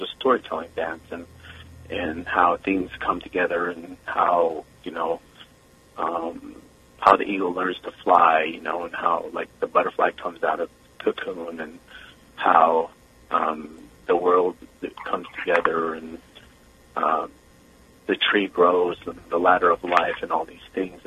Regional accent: New Mexico, United States; I come from the Diné Nation, the Navajo Nation, and I come from the wonderful state of New Mexico and Arizona.

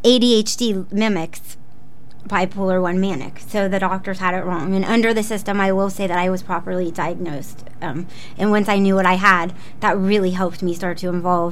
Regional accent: Upper Arlington, Ohio, United States; I grew up in, later in life, I grew up in Upper Arlington

